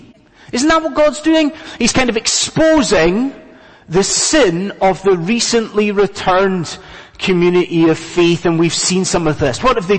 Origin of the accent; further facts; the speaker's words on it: Scotland, United Kingdom; now in London, United Kingdom; I'm a Scotsman, and us Scots will pretty much marry